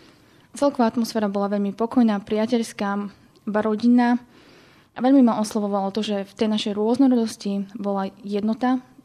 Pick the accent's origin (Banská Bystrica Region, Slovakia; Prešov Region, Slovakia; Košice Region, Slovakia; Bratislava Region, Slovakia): Prešov Region, Slovakia; Pochádzam z Prešovského kraja, teda z Prešovskej archieparchie.